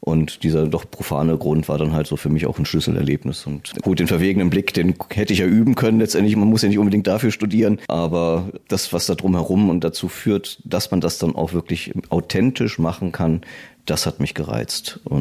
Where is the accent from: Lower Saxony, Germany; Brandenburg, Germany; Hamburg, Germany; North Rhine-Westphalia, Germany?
Lower Saxony, Germany; Hanover; ich bin aufgewachsen im Großraum Hannover.